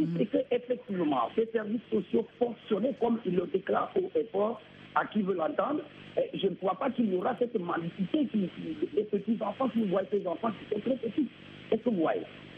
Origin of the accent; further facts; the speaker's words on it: Togo; Par exemple, chez moi au Togo, je n'entre pas. Je suis togolais